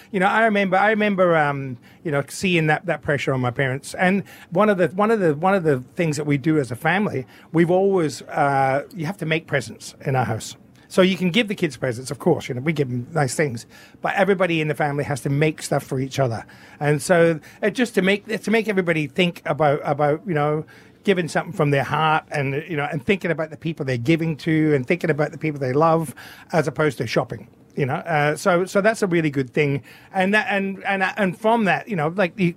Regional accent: Scotland, United Kingdom; also born or lived in France; now in Australia; I, as a Scotsman, I remember white Christmases, and we, you know, we lived in the south of France

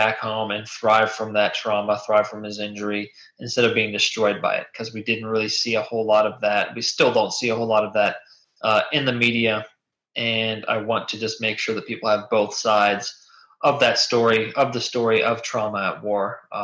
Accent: Virginia, United States; I'm running for the House of Representatives, U.S. Congress in the state of Virginia, where I grew up in Virginia's 10th district, which is kind of most of Northern Virginia.

